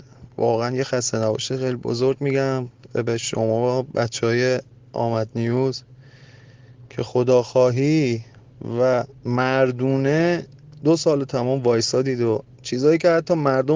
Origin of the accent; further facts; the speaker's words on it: Iran; من فقط به عنوان یه ایرانی، یک نفر از این 80 میلیون نفر